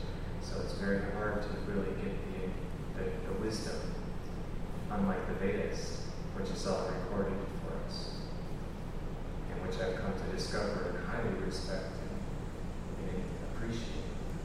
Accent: Wisconsin, United States; So I come from Wisconsin, and in Wisconsin there's a lot of Native American tribal reservations.

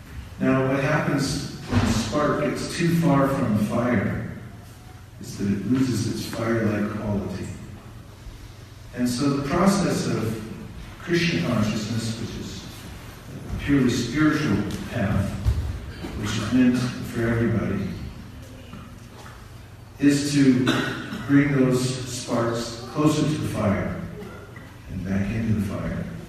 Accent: California, United States; I'm from California.

